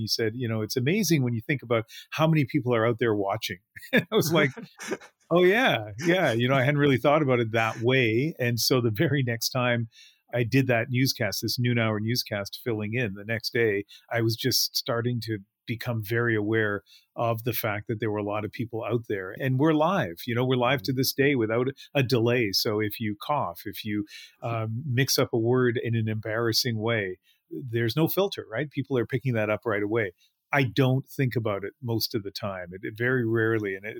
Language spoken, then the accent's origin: English; New Brunswick, Canada; growing up in New Brunswick when I was, I think, in junior high.